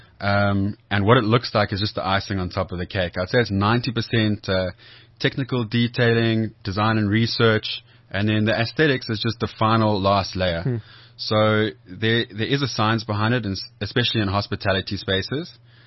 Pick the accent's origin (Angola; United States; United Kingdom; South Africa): South Africa; I'm South African.